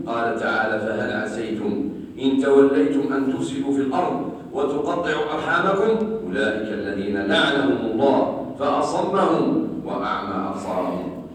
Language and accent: Arabic; Algeria; بإشعال النيران في عدة غابات من بلادنا الجزائر الحبيبة